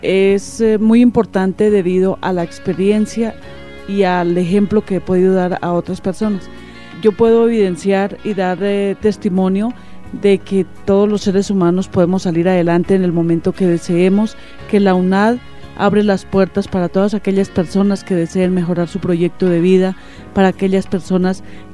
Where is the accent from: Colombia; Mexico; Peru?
Colombia; Pesca, Boyacá; Yo salí del colegio del municipio de Pesca.